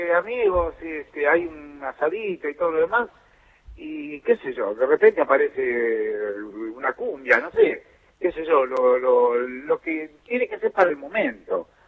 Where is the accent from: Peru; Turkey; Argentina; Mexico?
Argentina; Ezeiza, Buenos Aires Province; born or raised there; also born or lived in San Miguel de Tucumán